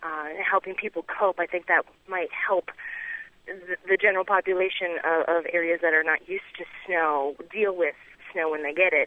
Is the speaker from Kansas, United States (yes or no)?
no; Wisconsin, United States; now in Flagstaff, United States; I'm originally from Wisconsin, so I'm used to dealing with cold and snow.